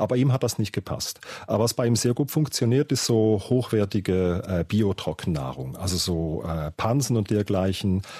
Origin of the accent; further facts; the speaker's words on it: Switzerland; accent: Swiss German; first language Swiss German; German is a second language; dass ich in der Schweiz unterrichte. Das heißt, meine Muttersprache ist Schweizerdeutsch.